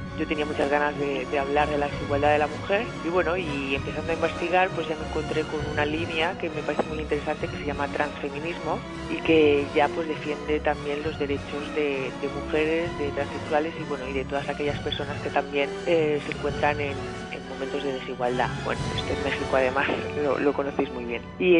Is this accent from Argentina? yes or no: no; Spain; soy española, soy bailarina, coreógrafa y profesora.